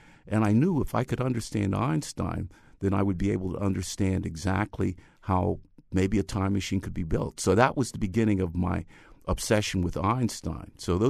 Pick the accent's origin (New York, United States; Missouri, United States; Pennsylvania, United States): New York, United States; New York City; I grew up in the Bronx, and this was from 1945 through 1955, when my father came back from the Second World War.